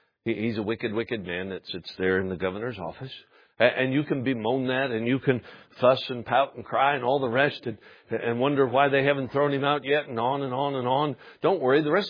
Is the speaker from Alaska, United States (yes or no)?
yes; Alaska, United States; Now, I'm from Alaska, you know that. And Alaska's a unique place.